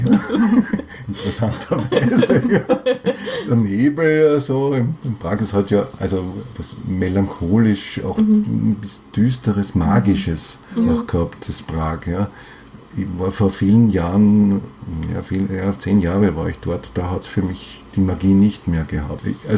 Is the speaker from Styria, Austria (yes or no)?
no; Vienna, Austria; Ich bin Wiener. Ja. Ich bin hier verwurzelt und ich bin im 15. Bezirk verwurzelt. Mhm. Ja. Ich lebe in dem Haus, wo ich aufgewachsen bin. Ich habe schon auch Pausen gehabt, ich habe schon auch in anderen Bezirken auch gewohnt, aber ich bin dort einfach wieder zurückgekehrt in dieses Haus